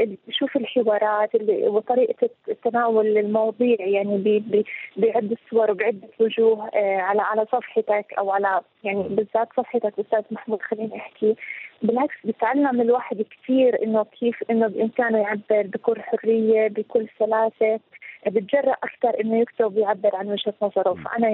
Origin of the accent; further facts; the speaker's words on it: Jordan; عندنا في الأردن